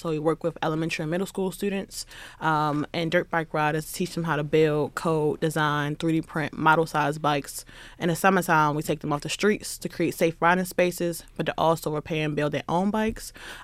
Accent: Baltimore, Maryland, United States; So I'm from Baltimore. So, of course, like our sound of summer is a dirt bike.

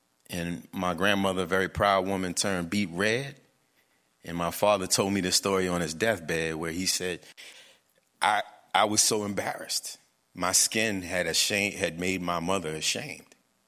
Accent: New Orleans, Louisiana, United States; I told the story of growing up in New Orleans, which is where I'm from.

